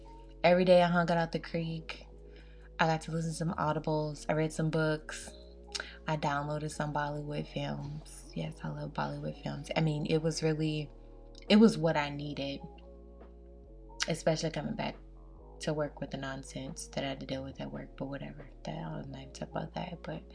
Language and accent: English; United States; I'm an American. At the end of the day, some people aren't gonna care.